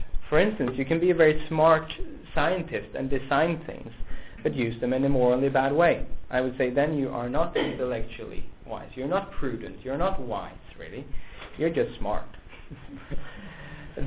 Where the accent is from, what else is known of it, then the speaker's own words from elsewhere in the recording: Sweden; English is a second language; That's the way I was brought up in Sweden. When I grew up in the 80s